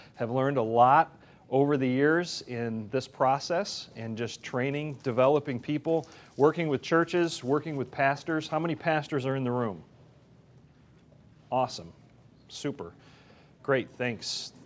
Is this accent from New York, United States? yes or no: yes; Batavia, New York, United States; I hail from Batavia, New York, which is near Buffalo.